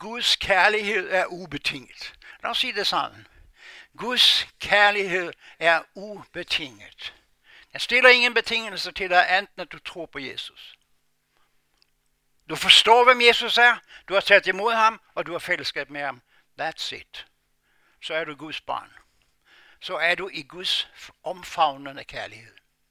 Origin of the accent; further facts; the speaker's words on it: Norway; For mig som nordmand, så er det en af de værste ord, der findes.